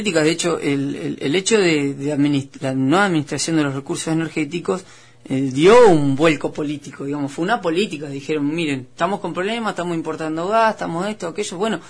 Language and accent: Spanish; Patagonia, Argentina; somos estas provincias de la Patagonia